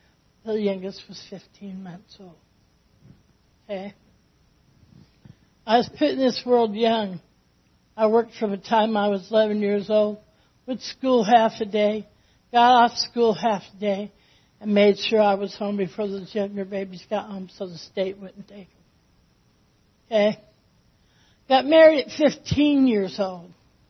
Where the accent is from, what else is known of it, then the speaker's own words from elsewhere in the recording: Oakland, Oregon, United States; I was raised on a farm. I had a father that was very strict. I was raised in Oakland, Oregon.